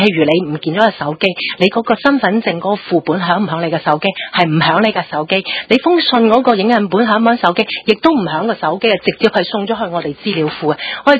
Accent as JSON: {"language": "Cantonese", "country": "Hong Kong", "said": "咁咧就其實咧都反映我哋香港人咧都好忙嘅"}